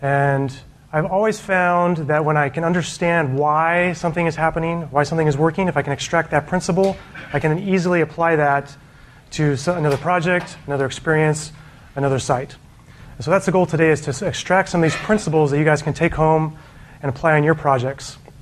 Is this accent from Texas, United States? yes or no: yes; Austin, Texas, United States; I'm from Austin. Who else is from Austin?